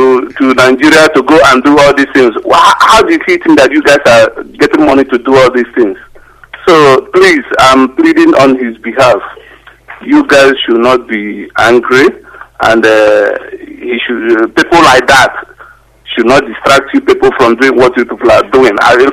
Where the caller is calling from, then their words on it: Germany; I'm calling from Germany.